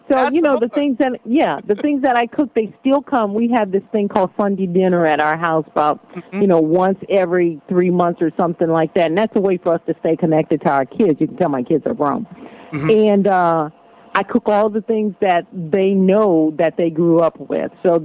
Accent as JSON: {"language": "English", "town": "New Orleans", "region": "Louisiana", "country": "United States", "said": "remember, I have a Creole heritage, so I cook like Creole people, which is a little bit different. I'm from New Orleans."}